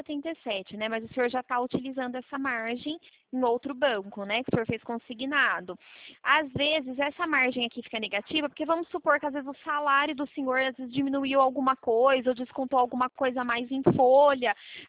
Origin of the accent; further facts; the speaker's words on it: Araras, São Paulo, Brazil; eu sou de Araras.